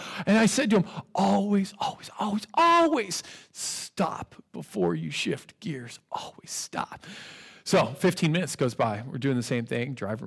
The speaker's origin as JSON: {"language": "English", "region": "Midwest", "country": "United States", "tie": "born or raised there", "said": "He was from Texas, and I grew up in the Midwest, and so I'd never heard guys talk this way"}